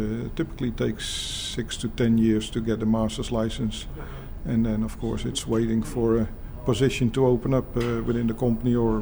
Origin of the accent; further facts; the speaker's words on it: Roosendaal, North Brabant, Netherlands; English is a second language; I'm originally from the Netherlands, from a town called Roosendaal, right on the border with Belgium. If you ever traveled by train from, say, Amsterdam to Paris, you came by my house.